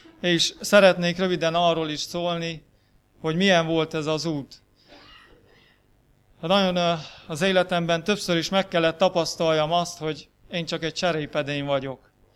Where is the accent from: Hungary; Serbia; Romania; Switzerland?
Romania; Crasna, Sălaj; Krasznáról vagyok, krasznai vagyok még egyelőre.